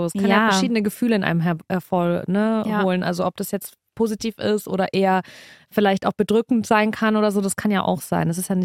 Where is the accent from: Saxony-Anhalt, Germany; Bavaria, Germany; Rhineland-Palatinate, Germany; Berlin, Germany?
Bavaria, Germany; Nuremberg; da habe ich mich auch sehr an den Ort zurückerinnert gefühlt, wo ich aufgewachsen bin, in Nürnberg.